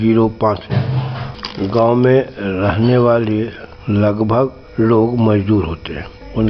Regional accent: Jammu, Jammu and Kashmir, India; मैं जम्मू जिला का रहने वाला हूँ।

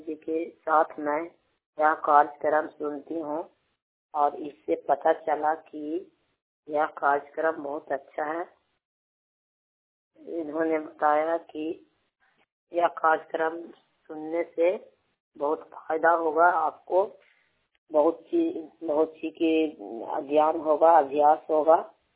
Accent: Puna Jhari Bigha, Bihar, India; मैं पूना पंचायत की हूँ। मेरा गांव पूना झरी बिगहा है।

